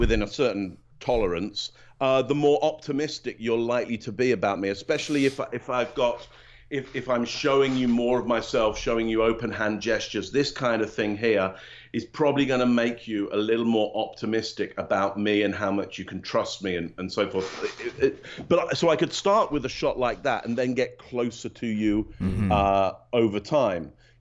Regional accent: Northampton, East Midlands, United Kingdom; I grew up initially in a place called Northampton, which is 60 miles up the M1 from London.

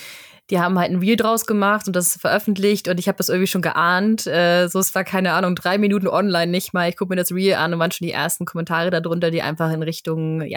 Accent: Germany; Wir kommen aus Deutschland

